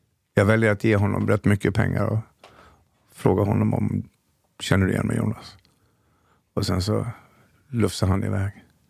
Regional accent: Dalarna County, Sweden; born or raised there

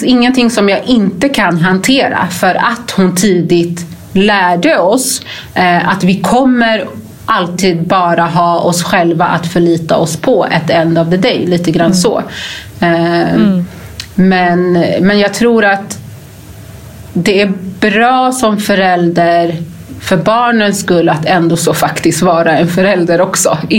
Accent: Gambia; jag är ju ursprungligen från Gambia.

